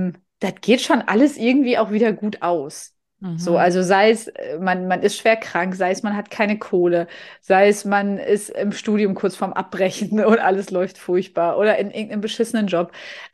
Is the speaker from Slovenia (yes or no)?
no; Rhineland, Germany; Ja, also ich komme ja aus dem Rheinland, ne?